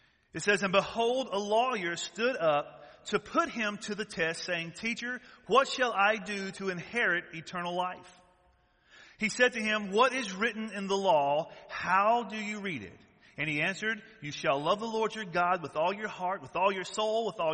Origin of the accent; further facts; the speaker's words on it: the South, United States; I'm from the South, and they like to talk loud and fast, and everybody's shouting back at you